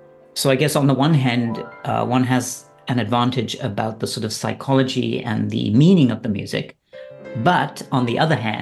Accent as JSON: {"language": "English", "region": "Dubai", "country": "United Arab Emirates", "tie": "born or raised there", "moved": "as an adult", "said": "when I grew up in Dubai, I mean, I was there from, the age of four until I went to college, right? So 4 to 18. And Dubai at the time was a melting pot of South Asian and Middle Eastern culture and many other cultures, Western culture. I had a Western education."}